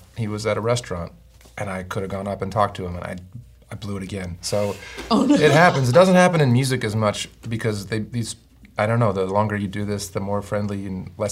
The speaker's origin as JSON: {"language": "English", "town": "Chicago", "region": "Illinois", "country": "United States", "tie": "born there", "said": "I was born in Chicago"}